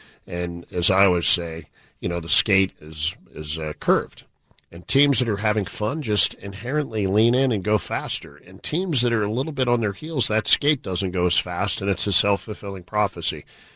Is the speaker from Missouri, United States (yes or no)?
yes; St. Louis, Missouri, United States; I grew up in St. Louis, and they said, hey, go on.